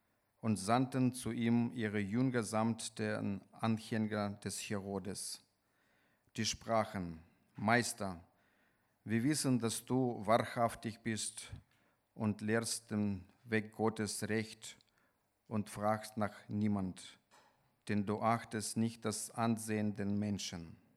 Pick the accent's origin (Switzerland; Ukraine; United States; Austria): Ukraine; moved away as an adult; now in Germany; bin geboren und aufgewachsen in der Ukraine, habe in der Ukraine Medizin studiert, dann bin ich ausgewandert nach Deutschland und jetzt gehöre ich zu Messianische Gemeinde und Messianische Bewegung in Deutschland